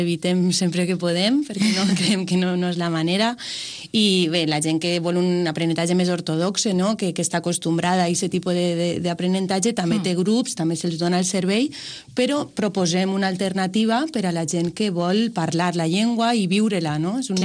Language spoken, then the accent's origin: Catalan; Vila-real, Valencian Community, Spain; vaig decidir que volia tornar al meu poble